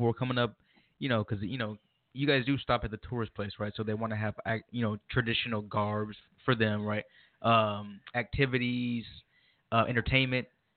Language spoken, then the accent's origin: English; Phoenix, Arizona, United States; Because growing up here in Phoenix, I grew up around Issachar